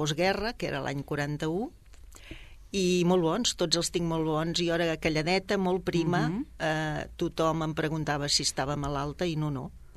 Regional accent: Sabadell, Catalonia, Spain; born there

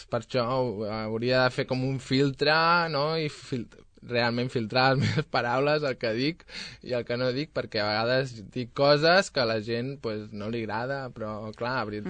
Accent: Sabadell, Catalonia, Spain; also born or lived in Barcelona / Monistrol de Calders; jo vaig néixer a Barcelona, però es pot dir que soc de Sabadell de tota la vida, i la meva infantesa la vaig passar al poble Monistrol de Calders, que els meus avis tenien una casa per part de mare

